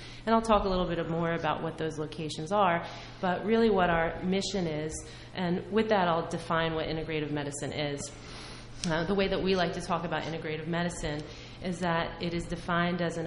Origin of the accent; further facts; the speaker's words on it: New Jersey, United States; But I was raised in Hunterdon County. I'm raising three children in Hunterdon County right now, and I went to Hunterdon Central High School many, many moons ago.